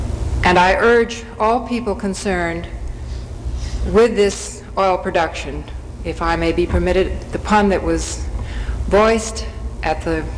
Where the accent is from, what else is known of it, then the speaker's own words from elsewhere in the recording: California, United States; Being a Californian, I cannot. It wasn't so awfully long ago that we in California were looking for more people